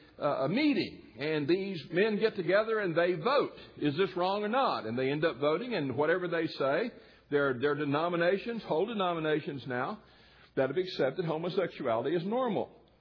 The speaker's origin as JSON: {"language": "English", "region": "the South", "country": "United States", "tie": "born or raised there", "said": "Growing up in the South, I had relatives in Moultrie, Georgia. And my family was Baptist."}